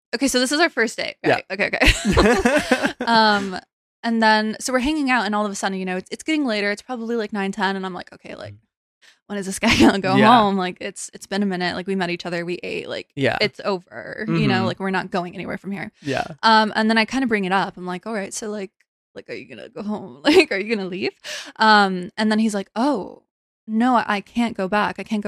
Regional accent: El Paso, Texas, United States; And I'm from El Paso, Texas, which is a military town. There's like a base there.

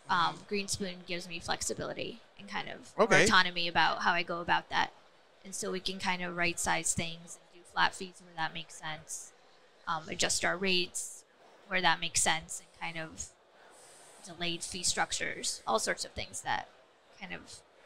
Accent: Ohio, United States; I like Ohio a lot. I'm actually from Ohio. Big fan of Ohio.

